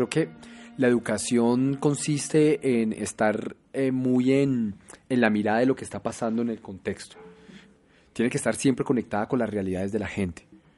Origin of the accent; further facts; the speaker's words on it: Colombia; esa historia que a nosotros nos marcó como colombianos o como suramericanos.